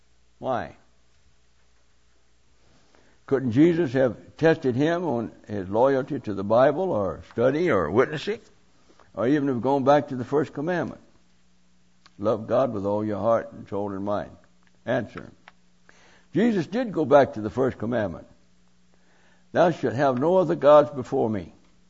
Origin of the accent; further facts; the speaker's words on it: Hamilton, Waikato, New Zealand; I was going from my hometown of Hamilton down to the city of Christchurch.